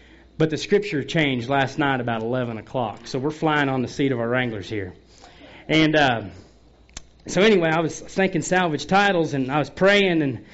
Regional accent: Missouri, United States; I'm from the Show Me State of Missouri, and man, you guys need to send us some rain.

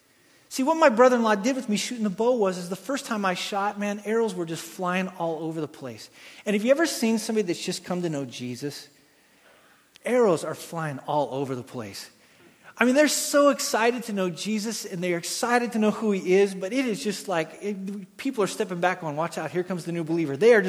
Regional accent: Wyoming, United States; I'm from Wyoming. I know I should just naturally come out of the womb doing this, but I don't.

